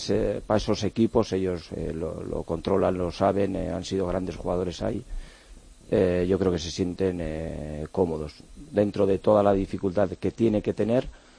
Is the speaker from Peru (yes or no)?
no; Bergara, Basque Country, Spain; También es verdad que soy guipuzcoano, de Vergara, San Sebastián.